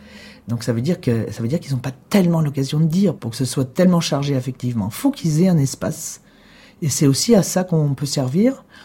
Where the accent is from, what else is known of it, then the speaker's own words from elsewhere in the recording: Poissy, Île-de-France, France; Moi, j'ai toujours habité la région. Je suis né à Poissy. J'ai exercé comme médecin carrière sous Poissy. Et après, je suis venu vivre à Chanteloup. Donc, j'ai un périple quand même de 10 km dans ma vie.